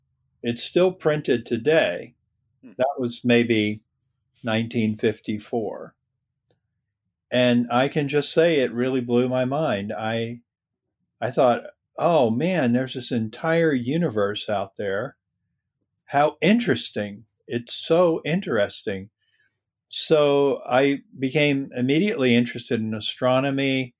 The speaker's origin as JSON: {"language": "English", "region": "Mississippi", "country": "United States", "tie": "born or raised there", "said": "My first cousin, with whom I grew up down in Mississippi, tells me that I started talking about leaving planet Earth at the age of five."}